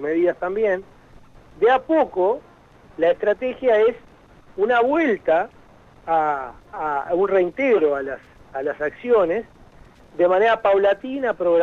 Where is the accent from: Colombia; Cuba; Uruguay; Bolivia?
Uruguay; nosotros como uruguayos, el aislamiento es una tortura.